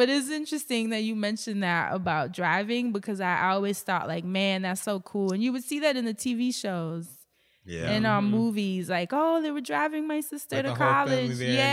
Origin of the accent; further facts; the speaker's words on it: New York, United States; She's coming from Oakland, just two different experiences, but that still were experiences, but that were still very similar in a lot of ways.